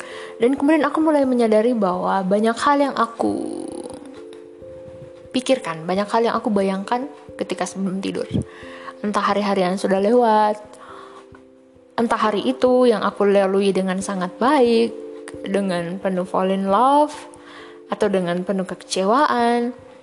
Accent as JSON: {"language": "Indonesian", "town": "Ruteng", "region": "East Nusa Tenggara", "country": "Indonesia", "said": "Aku dari Ruteng Flores di Nusa Tenggara Timur. Ini podcast pertama aku di usia aku yang ke-27 tahun."}